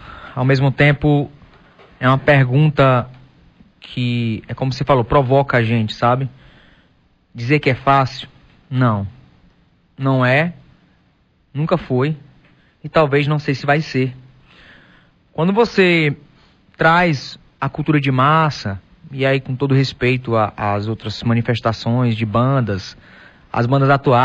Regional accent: Northeast Region, Brazil; Nós, como nordestinos, temos obrigação.

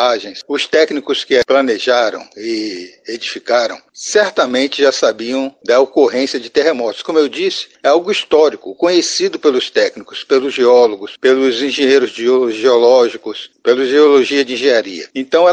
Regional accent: Senhor do Bonfim, Bahia, Brazil; situação geológica de Jaguarari, Campo Formoso, Jacobina, todas essas que estão próximas à serra é a mesma, sou do Bonfim.

